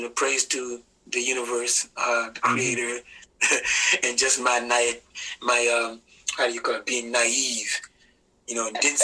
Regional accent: Jacksonville, Florida, United States; I come from Jacksonville, Florida. It was in my neighborhood, all black high school, all black university.

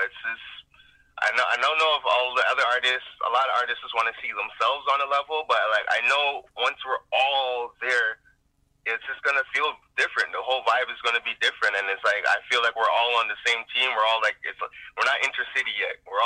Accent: Montreal, Quebec, Canada; I don't know about bigger, but because I'm from Montreal, Toronto people that's listening, you guys aren't going to be too angry here, but yes, I think Montreal is better.

